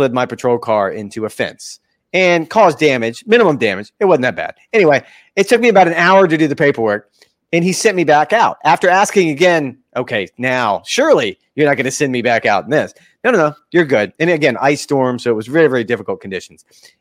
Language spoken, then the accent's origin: English; Florida, United States; I was born and raised in Florida, unlike you, in New York. So I've never driven in ice or snow.